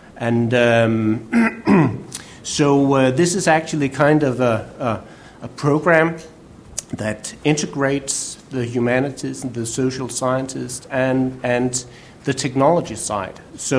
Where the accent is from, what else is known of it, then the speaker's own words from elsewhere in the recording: Denmark; English is a second language; say that I'm from Denmark.